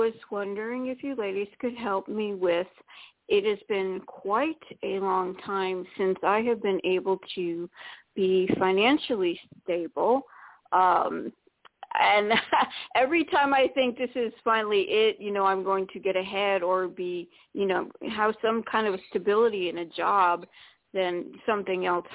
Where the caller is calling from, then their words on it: Florida, United States; from Florida.